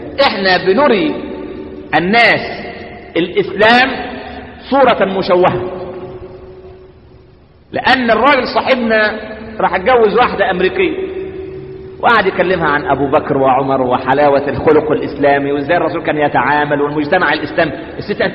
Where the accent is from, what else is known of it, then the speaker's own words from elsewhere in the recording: Egypt; وإحنا كمصريين دي الفطرة بتاعتنا.